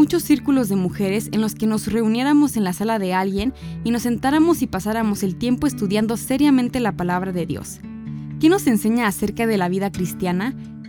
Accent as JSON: {"language": "Spanish", "country": "Hungary", "said": "soy de Hungría."}